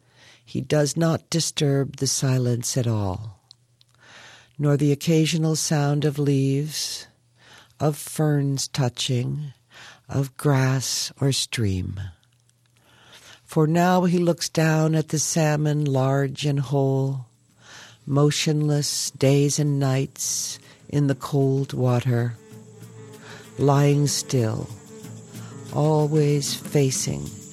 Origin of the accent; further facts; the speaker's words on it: California, United States; Well, my homeland is Northern California, West Marin County, and they have four seasons